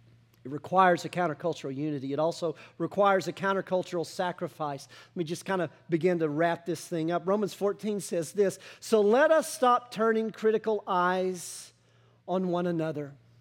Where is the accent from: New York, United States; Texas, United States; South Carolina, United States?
Texas, United States; And I have to realize that even as a Texan, even as a very proud Texan, a lot of my culture in that regard isn't biblical.